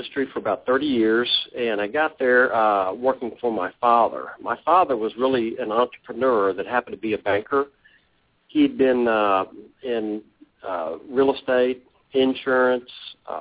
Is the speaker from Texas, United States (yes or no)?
yes; Baytown, Texas, United States; I'm originally from Houston. I grew up in Baytown, which is just on the east side of town, and have been in the Woodlands area for about 10 years.